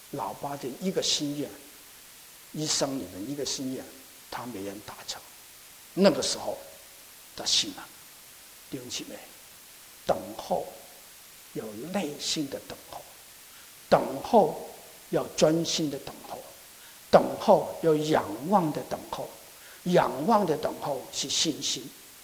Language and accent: Chinese; Guangdong, China; 我是广东人，就尖麻绿豆